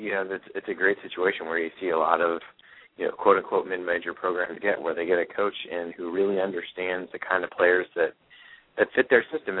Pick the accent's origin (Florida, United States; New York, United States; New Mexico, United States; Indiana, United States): Indiana, United States; as I was growing up in Indiana, I mean, IU was, was really the school and things like that.